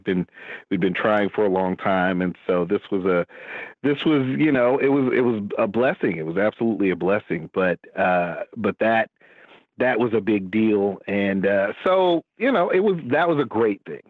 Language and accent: English; Elizabethton, Tennessee, United States; She was on the board at the public library in my hometown, Elizabethton, Tennessee.